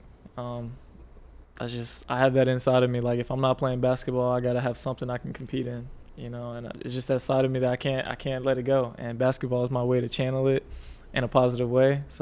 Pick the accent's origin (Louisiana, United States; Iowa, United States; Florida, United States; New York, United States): Florida, United States; Titusville; also born or lived in Western North Carolina, United States; So I grew up in Titusville right there at a parish hospital. Until about 7 years old, 6, 7, then I moved up to North Carolina, Western North Carolina.